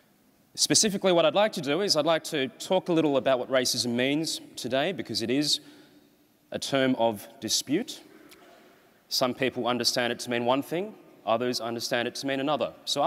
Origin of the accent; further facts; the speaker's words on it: Sydney, New South Wales, Australia; I'm part Chinese, but I can tell you, although I grew up in Sydney, I was never mistaken for Indian.